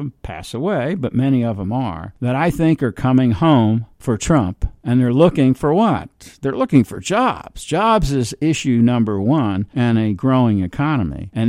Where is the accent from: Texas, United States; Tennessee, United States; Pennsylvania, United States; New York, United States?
New York, United States; New York City; See, I'm from New York City as well.